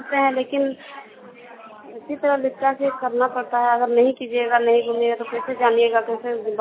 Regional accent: Rajabara, Jharkhand, India; मैं एक राजाबड़ा की कहिया हूँ और मेरा गांव का पता राजाबड़ा है, तो ये पंचायत से प्रखंड चंद्रपुरा।

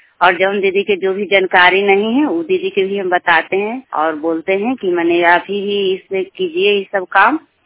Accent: Niwasa, Bihar, India; ग्राम post निवसा थाना हरनौत जिला ललंदा ग्राम पंचायत निवसा के रहने वाली हूँ।

